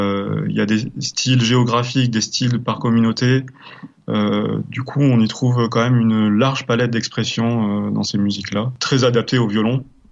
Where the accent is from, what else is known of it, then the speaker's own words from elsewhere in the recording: Provence-Alpes-Côte d'Azur, France; j'ai commencé à jouer les musiques traditionnelles d'abord de la région d'où je viens, donc des Alpes du Sud.